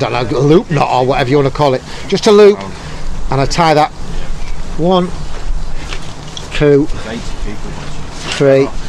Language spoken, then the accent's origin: English; Yorkshire and the Humber, United Kingdom; As a Yorkshireman in there, get them for free, but I don't lose them.